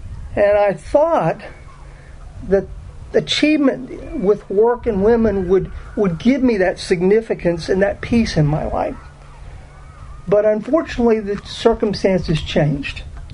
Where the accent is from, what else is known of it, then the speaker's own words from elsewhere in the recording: Houston, Texas, United States; also born or lived in Pasadena, Texas; I am a native Houstonian. I grew up in Southwest Houston, and I was born in 1957.